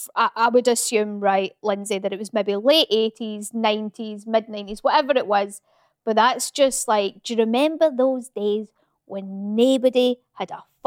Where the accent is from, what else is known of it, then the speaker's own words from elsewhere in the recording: Glasgow, Scotland, United Kingdom; I'm from Glasgow